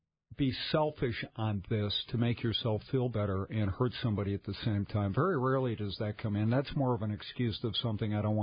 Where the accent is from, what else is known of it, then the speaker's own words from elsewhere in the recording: Edina, Minnesota, United States; Okay, we're from Edina, so if it's not there, you know, it's St. Paul to us.